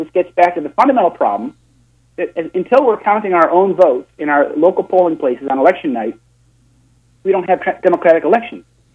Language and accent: English; Chicago, Illinois, United States; you're not from Chicago, but I'm from Chicago